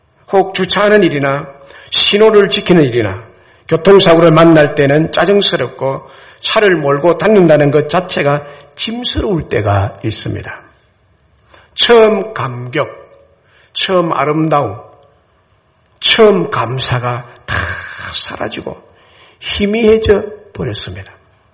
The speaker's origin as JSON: {"language": "Korean", "town": "Goseong", "region": "South Gyeongsang", "country": "South Korea", "tie": "born or raised there", "said": "저의 고향은 경남 고성입니다."}